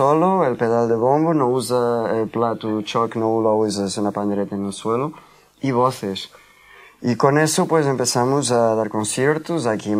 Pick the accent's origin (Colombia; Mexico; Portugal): Portugal; Lisbon; Spanish is a second language; Yo soy de Lisboa y desde pequeño siempre canté el fado.